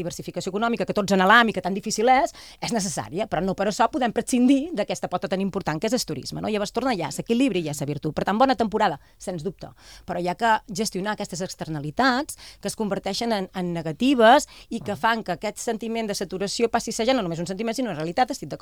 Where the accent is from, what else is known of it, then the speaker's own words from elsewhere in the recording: Balearic Islands, Spain; la meva vida com a menorquina, que no viu del turisme